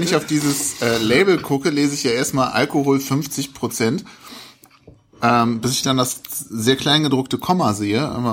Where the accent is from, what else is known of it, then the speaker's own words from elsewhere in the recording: Nordhausen, Thuringia, Germany; So, ich komme aus Nordhausen, da wo der Doppelkorn herkommt